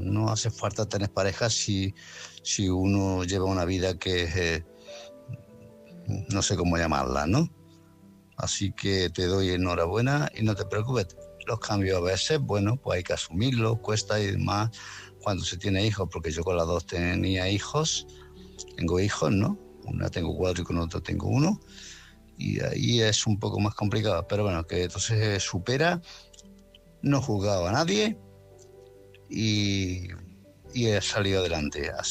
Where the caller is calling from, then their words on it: Málaga, Andalusia, Spain; de Málaga.